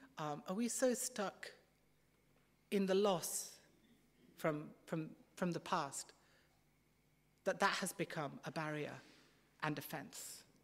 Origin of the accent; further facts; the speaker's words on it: India; One thing I've noticed growing up in India, people hold grudges deeply and forever.